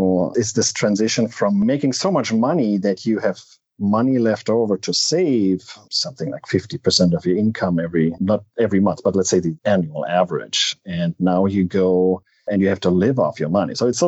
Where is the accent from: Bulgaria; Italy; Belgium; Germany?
Germany; English is a second language; moved away as an adult; now in United States; And I'm from Germany originally, but I moved to the U.S. over 23 years ago for grad school.